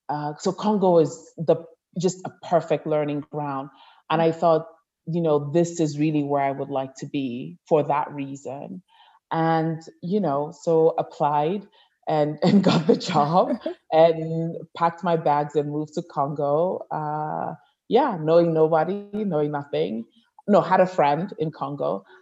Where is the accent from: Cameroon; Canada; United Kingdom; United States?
Cameroon; I'm from Cameroon